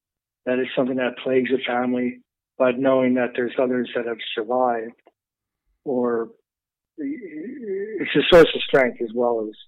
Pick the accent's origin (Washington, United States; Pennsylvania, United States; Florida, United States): Pennsylvania, United States; Philadelphia; I mean, I'm 53 years old. I'm from the Philadelphia area.